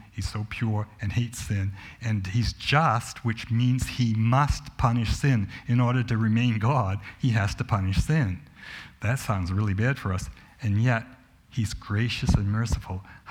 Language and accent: English; Dennisville, New Jersey, United States; there was an elderly man in my town when I grew up in Dennisville